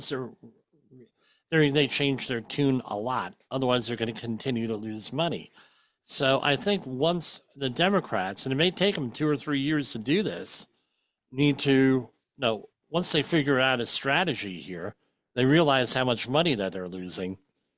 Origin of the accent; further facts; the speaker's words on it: New York, United States; I forget, and I'm from New York.